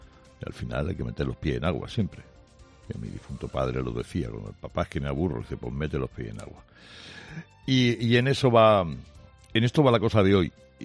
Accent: Spain; de quienes padecemos el sanchismo, que somos todos los españoles

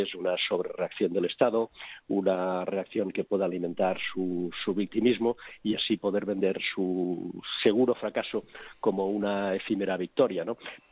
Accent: Catalonia, Spain; Somos catalanes, pero somos evidentemente también españoles

